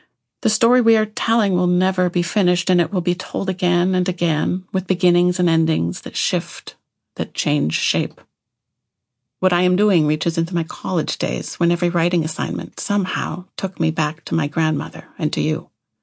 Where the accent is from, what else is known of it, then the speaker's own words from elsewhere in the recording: Alberta, Canada; look at where I established my Métis membership, in Manitoba, a place I never lived or even went to growing up. I grew up in Alberta. Many of my cousins and relations live in British Columbia, but Manitoba is where my roots are.